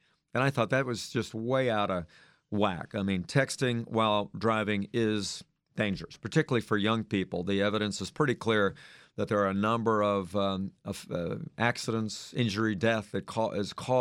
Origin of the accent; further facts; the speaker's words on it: Virginia, United States; I grew up here in Northern Virginia, Fairfax County. I lived for 21 years in Virginia Beach, raised all my kids in Hampton Roads.